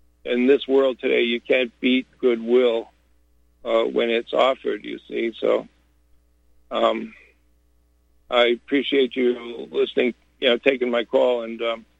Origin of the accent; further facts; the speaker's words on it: Canada; my passport says I'm Canadian. I said, but in my head, and I'm American.